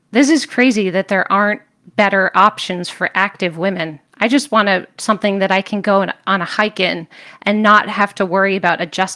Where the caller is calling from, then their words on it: Lakeville, Connecticut, United States; I'm calling in from Lakeville, Connecticut.